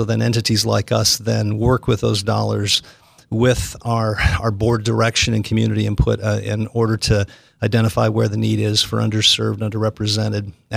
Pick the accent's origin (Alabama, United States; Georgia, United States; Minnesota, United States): Minnesota, United States; moved away as an adult; now in Carmel Valley, United States; Well, I grew up in Lake Wobegon, Minnesota, so I'm native of Minnesota.